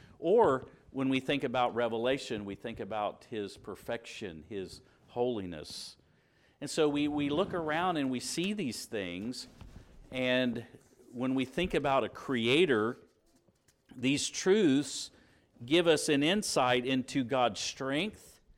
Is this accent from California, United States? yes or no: no; Indiana, United States; growing up in Indiana, you were either an IU fan or you were a Kentucky Wildcats fan, and we were IU fans